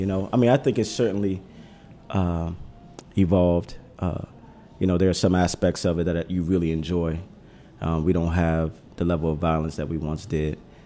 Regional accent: Washington, District of Columbia, United States; And I grew up in the Ritz, which is Jubilee Housing. It's a affordable housing community, or most people in the back in the day would have called it the projects, you know.

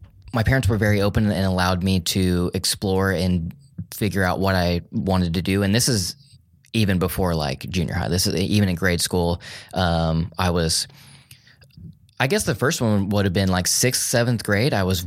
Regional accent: Enid, Oklahoma, United States; Yeah, I grew up in a small town in Oklahoma. It's called Enid, and it was about 50,000 people. So really small.

